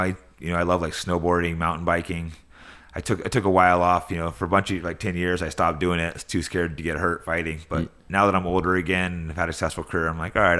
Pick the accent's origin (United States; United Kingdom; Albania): United States; California; Yeah, I grew up like, it's kind of near Lake Tahoe, which is outside of San Francisco in California. So it's this nice small town, but near like mountains, and great, great place for a kid.